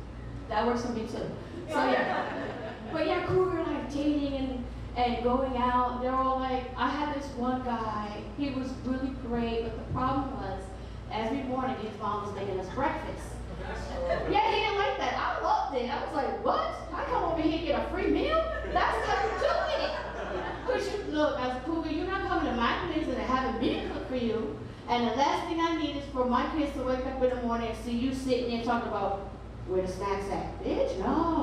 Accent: New York City, New York, United States; I'm from Brooklyn, New York. Thank you. I don't drive, son.

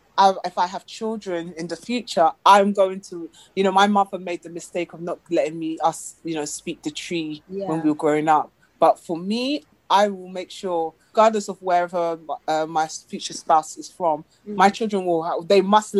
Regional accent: Ghana; being in England, you're proud. Yeah, I'm Ghanaian and I'm proud. Then you come to Ghana and then people question whether you're actually Ghanaian.

